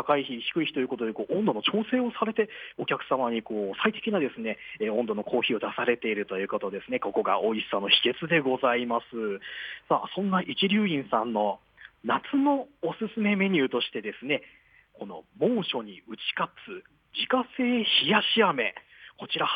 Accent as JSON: {"language": "Japanese", "region": "Kyushu", "country": "Japan", "said": "私もですね九州出身なんですけど、"}